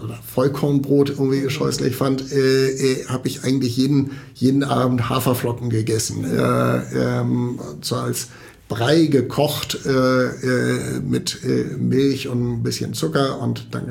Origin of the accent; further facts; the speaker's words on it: Lübeck, Schleswig-Holstein, Germany; Ich habe ja meine ganze Kindheit in Lübeck verbracht.